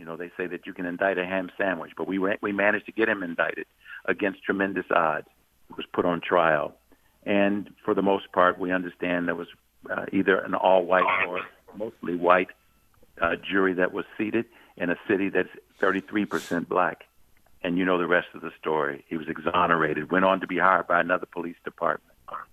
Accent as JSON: {"language": "English", "town": "Louisville", "region": "Kentucky", "country": "United States", "tie": "born or raised there", "said": "Louisville, Kentucky is my hometown. I was born and raised in Louisville and born and raised in the West End. The West End is the most significantly Black part of the city"}